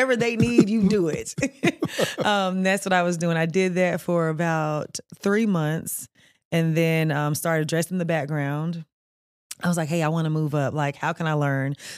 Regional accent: Martin, Tennessee, United States; because where I'm from is really small. I'm from Martin, Tennessee.

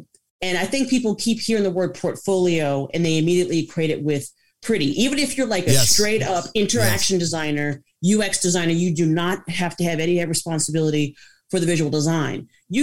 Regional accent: New Orleans, Louisiana, United States; also born or lived in Jackson; now in Houston, United States; I'm from New Orleans and then I lived in Jackson and now I'm in Houston.

